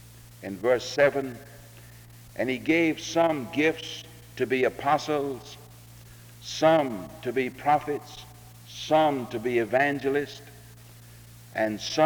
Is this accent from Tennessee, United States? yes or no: yes; Memphis, Tennessee, United States; She is from Birmingham and I am from Memphis.